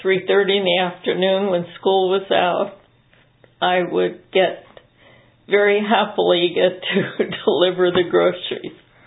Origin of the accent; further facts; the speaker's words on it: Ione, California, United States; Yes, I was born in Ione at the what is known now as the Winterport Farm.